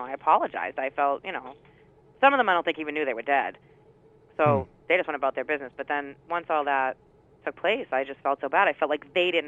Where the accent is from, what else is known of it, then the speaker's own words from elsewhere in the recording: Somerville, United States; I had moved to Somerville, which is my hometown, and I had another one there.